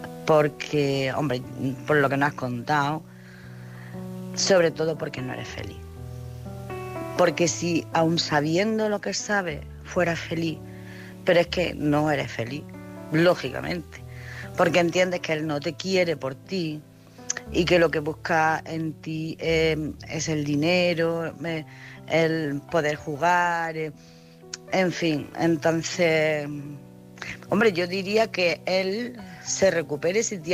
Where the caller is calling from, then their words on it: Jaén, Andalusia, Spain; Buenas noches.